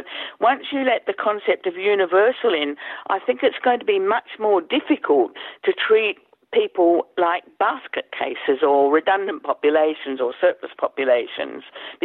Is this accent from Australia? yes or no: yes; Australia; born there; I was born in Australia